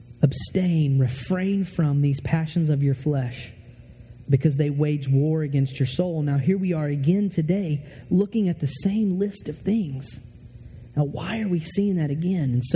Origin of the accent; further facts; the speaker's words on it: Texas, United States; But I'm from Texas and this is cold, all right?